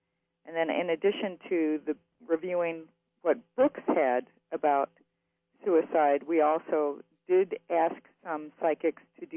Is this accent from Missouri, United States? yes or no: yes; Missouri, United States; now in California, United States; Well, I'm originally from Missouri, and I'm currently living in the Bay Area of California.